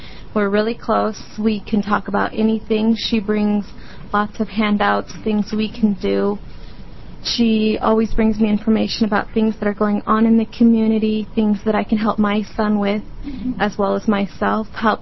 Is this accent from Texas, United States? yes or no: no; Oregon, United States; I'm from Deschutes County, and I'm supporting the Ready, Set, Go program.